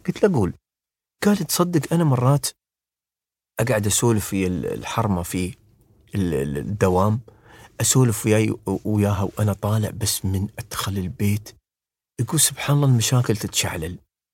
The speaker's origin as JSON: {"language": "Arabic", "country": "United Arab Emirates", "said": "بلاد السلم والسلام والتعايش، بلادنا الإمارات"}